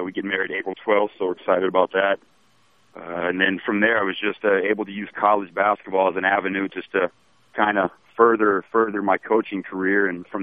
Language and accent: English; Arizona, United States; So it was coming from born and raised in Arizona and going up to North Dakota was quite a shocker.